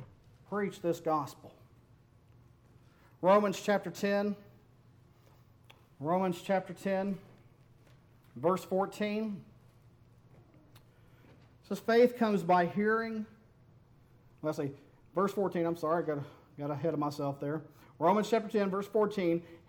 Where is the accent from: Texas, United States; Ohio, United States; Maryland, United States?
Texas, United States; Fort Worth; Where I grew up in Fort Worth, there was a big country club that, and we drove by it all the time.